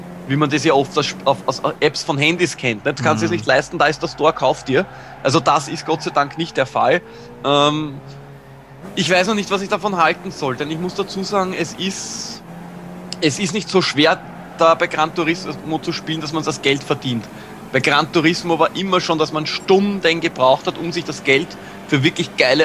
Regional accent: Austria; als Österreicher natürlich der Nationalstolz verpflichtet.

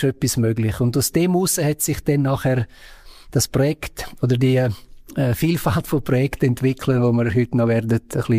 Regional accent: Graubünden, Switzerland; first language Romansh; German is a second language; moved away as an adult; ich bin im Engadin aufgewachsen, meine Muttersprache ist Romanisch, bin dann aber wie viele andere auch aus dem Engadin weggezogen zum Studieren, bin auf Zürich gekommen

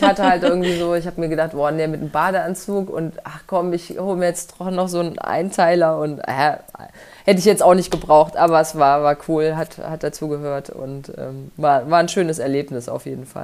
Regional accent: Thuringia, Germany; Also ich komme gebürtig aus Thüringen und bin da im Wintersport groß geworden. Am Wochenende war ja auch wieder in Oberhof Biathlon. Also dort in der Nähe bin ich aufgewachsen

